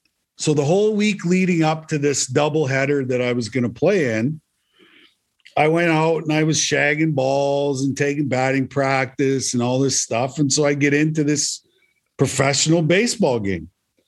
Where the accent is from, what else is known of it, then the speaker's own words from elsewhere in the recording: Russell, United States; the majority of them came from my hometown. You know, I told you that story, you know, when I moved to Russell, when I was 6 years old, just so happened the 13 best athletes in this little town, were all my age.